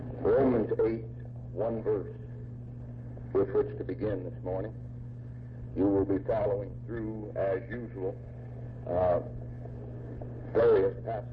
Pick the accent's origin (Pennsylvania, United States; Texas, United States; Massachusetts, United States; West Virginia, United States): West Virginia, United States; A man that was 70 years old, and found that I was from Raleigh County, and immediately began to question me on the people that I knew.